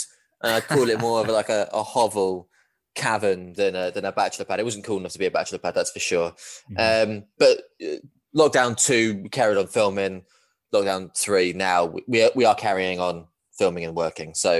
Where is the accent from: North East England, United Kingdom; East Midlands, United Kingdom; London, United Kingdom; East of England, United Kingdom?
East of England, United Kingdom; born there; obviously, you can tell from my accent that I am a very credible Man United fan, being born near Watford.